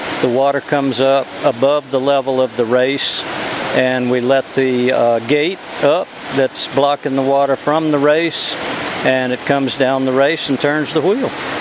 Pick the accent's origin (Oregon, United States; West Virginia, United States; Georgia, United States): Georgia, United States; Atlanta; I grew up in Atlanta, and I used to come up here when I was 18 to get away from the city.